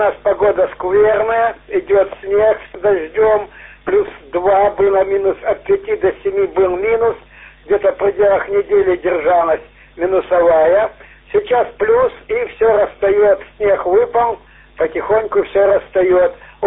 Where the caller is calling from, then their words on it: Horlivka, Donetsk Oblast, Ukraine; И я нахожусь в Горловка.